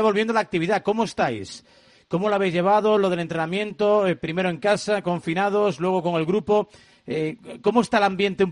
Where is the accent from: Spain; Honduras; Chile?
Spain; Galicia; teniendo lo que los gallegos como yo decimos morriña